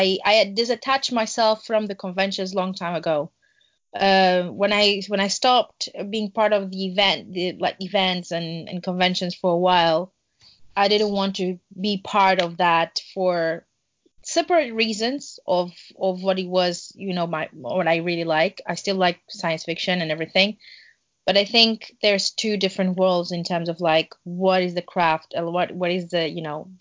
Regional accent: Spain; also born or lived in Lisbon, Portugal; Originally, I'm from Portugal. I did born in Lisbon, but I grew up in Spain for 20 years. So basically, half and a half.

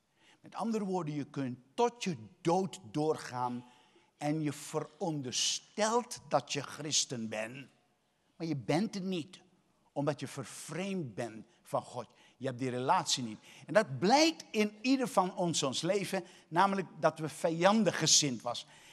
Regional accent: Suriname; born there; als ik in Suriname ben, dan heb ik de goede gewoonte om altijd even een momentje te zijn op de plek waar ik geboren ben.

